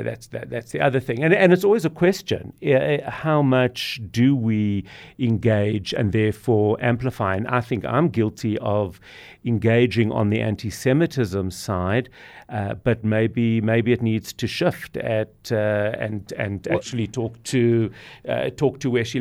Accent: South Africa; as a South African, we know full well what apartheid is and what it isn't

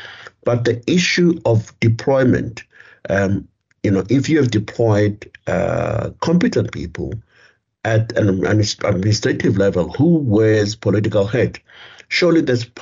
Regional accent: South Africa; that seems to be what characterizes us as a South African

